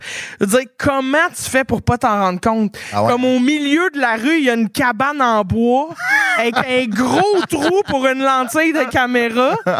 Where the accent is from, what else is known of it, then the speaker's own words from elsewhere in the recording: Montreal, Quebec, Canada; Oui, j'ai grandi à Montréal.